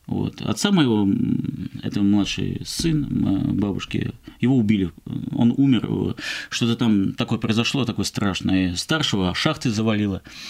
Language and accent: Russian; Moscow, Russia; Я родился, учился, занимался спортом в Москве, вот, на Кузнецком мосту. Угу. Это Варсановский переулок.